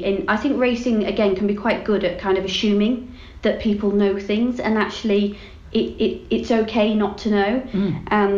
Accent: Yorkshire and the Humber, United Kingdom; We used to go racing across all the Yorkshire tracks because I'm from Yorkshire originally.

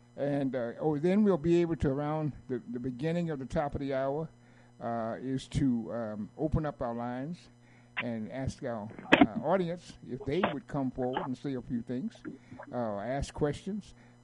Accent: Durham, North Carolina, United States; I was raised in the South, in the segregated South, in Durham, North Carolina.

